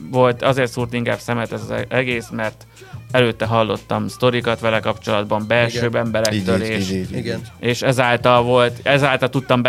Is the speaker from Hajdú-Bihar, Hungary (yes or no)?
no; Miskolc, Borsod-Abaúj-Zemplén, Hungary; Persze, igen, én találkoztam már ilyen ilyet, Miskolci vagyok, tehát elég sok ilyet láttam